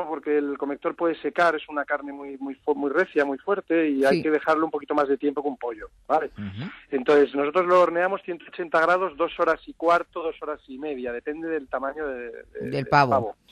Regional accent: San Sebastián, Basque Country, Spain; El único español soy yo y yo soy de Donosti

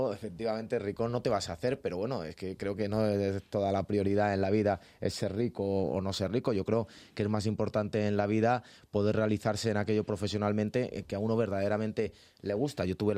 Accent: Madrid, Community of Madrid, Spain; yo soy de Madrid, he nacido en Madrid, he vivido en Madrid prácticamente toda mi vida, salvo 2 años.

